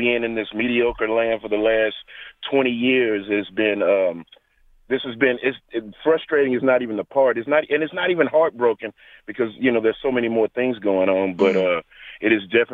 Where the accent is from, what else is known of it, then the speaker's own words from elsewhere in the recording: Texas, United States; Yes, ma'am. I'm from Texas.